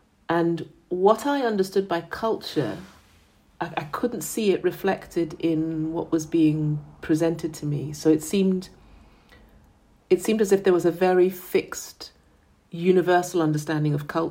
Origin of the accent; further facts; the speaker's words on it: Ghana; But you know, I grew up in Ghana. I mean, we did have things like that.